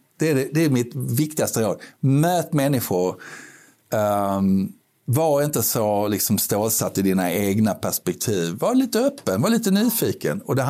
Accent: Skåne, Sweden; accent: Scanian; Min skånska i 11 timmar.

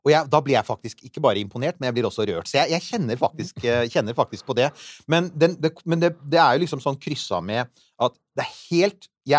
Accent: Bærum, Akershus, Norway; Jeg vokste opp ute på Rykken i Bærum, og det var ikke så bebygd rundt der da jeg vokste opp

